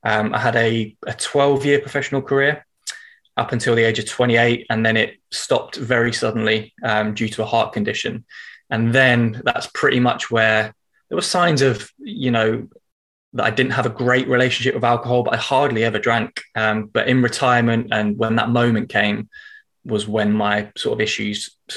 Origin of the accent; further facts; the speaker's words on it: London, United Kingdom; moved away; I'm an adopted Northerner, so I've only been up here for a month. A year. I'm originally from South London, grew up on sort of a council estate there.